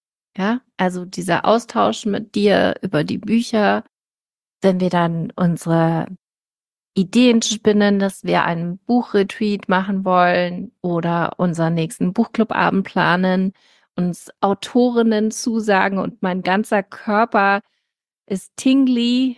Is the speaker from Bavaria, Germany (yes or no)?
yes; Munich, Bavaria, Germany; ich bin in München groß geworden, Wessi durch und durch